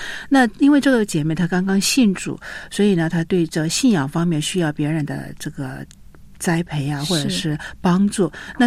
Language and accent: Chinese; China; 我是中国人